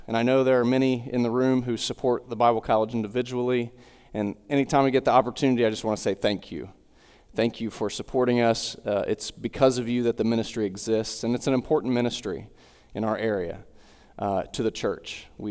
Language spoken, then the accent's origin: English; Wheelersburg, Ohio, United States; For those of you who don't know me … I grew up here in Wheelersburg